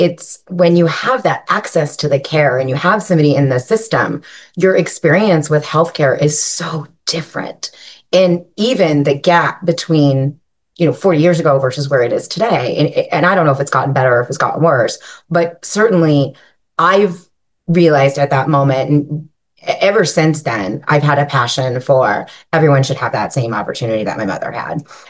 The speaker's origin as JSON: {"language": "English", "region": "California", "country": "United States", "tie": "born or raised there", "said": "So I grew up in Southern California."}